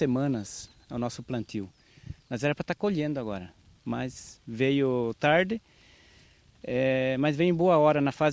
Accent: São Carlos, Santa Catarina, Brazil; É São Carlos, perto de Chapecó.

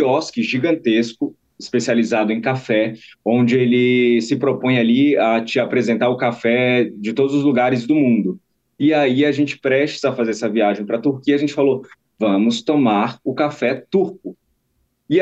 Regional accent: Bahia, Brazil; porque eu venho de uma cidade interior da Bahia, né?

